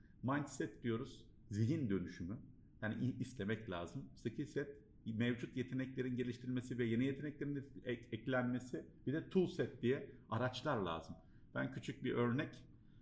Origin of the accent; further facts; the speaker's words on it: Bafra, Samsun, Turkey; also born or lived in Germany; Samsun Bafralıyım, Almanya doğumluyum.